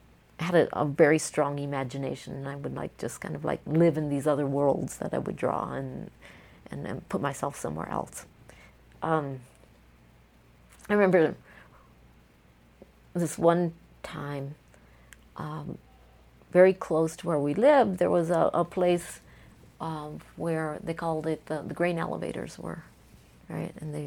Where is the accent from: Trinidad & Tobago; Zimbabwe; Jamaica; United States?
United States; Omaha, Nebraska; also born or lived in Fort Worth, Texas / New Mexico / El Paso, Texas; I was basically raised in Omaha, Nebraska, even though I was born in Fort Worth, Texas.